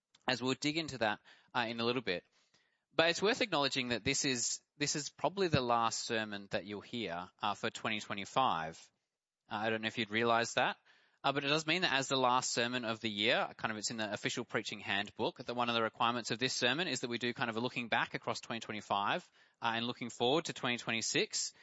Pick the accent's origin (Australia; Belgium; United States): Australia; Victoria Park, Western Australia; I'm from Vic Park